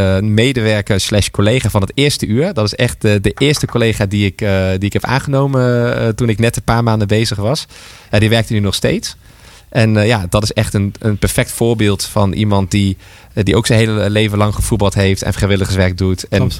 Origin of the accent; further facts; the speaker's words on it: Deventer, Overijssel, Netherlands; Omdat ik natuurlijk als Deventenaar heel graag niet alleen bij